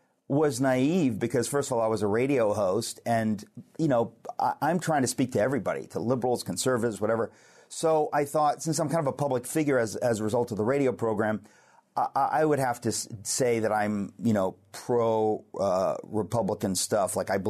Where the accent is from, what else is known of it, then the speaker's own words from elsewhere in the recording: Queens, New York, United States; I grew up in Queens, New York, so the kind of Trumpy way of thinking and stuff.